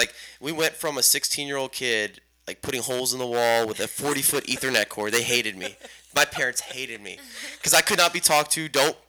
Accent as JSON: {"language": "English", "town": "Houston", "region": "Texas", "country": "United States", "said": "I'm from Houston."}